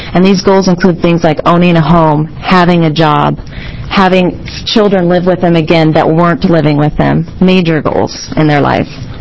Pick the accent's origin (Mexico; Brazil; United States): United States; Portland, Oregon; I'm from Portland